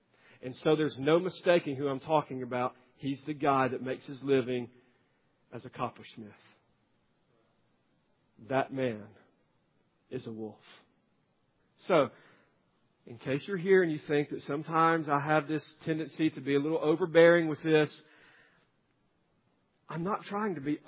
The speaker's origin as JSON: {"language": "English", "country": "United States", "said": "Now, I'm not saying I'm anti-American. I'm proud to be an American."}